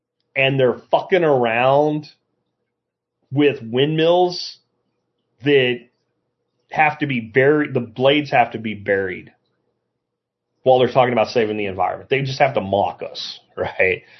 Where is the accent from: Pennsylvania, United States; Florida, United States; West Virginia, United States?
Florida, United States; Jacksonville; I mentioned I grew up in Jacksonville, Florida.